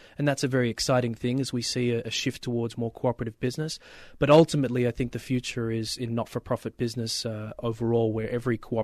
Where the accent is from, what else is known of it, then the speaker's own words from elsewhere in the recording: Australia; now in United States; I'm from Australia, in case you didn't pick up